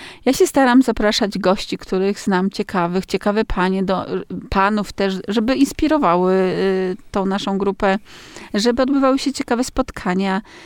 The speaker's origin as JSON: {"language": "Polish", "town": "Olsztyn", "region": "Warmian-Masurian Voivodeship", "country": "Poland", "tie": "born there", "said": "26 lat temu, albo nawet i dłużej, przeprowadziłam się do Wójtowa, bo jestem urodzoną olsztynianką, więc jestem jakby u siebie tu wszędzie. Czuję się warmianką"}